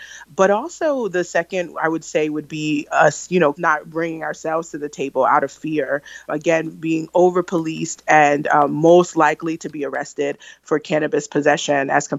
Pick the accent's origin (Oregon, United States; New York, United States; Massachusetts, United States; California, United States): New York, United States; Brooklyn; I'm also from New York. I'm from Brooklyn, New York. Grew up during the war on drugs.